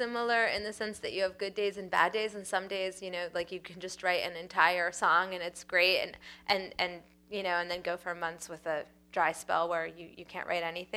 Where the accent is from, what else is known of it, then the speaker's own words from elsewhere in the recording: Lexington, Massachusetts, United States; Oh, where did I grow up? I grew up in Massachusetts. I grew up in Lexington, Massachusetts.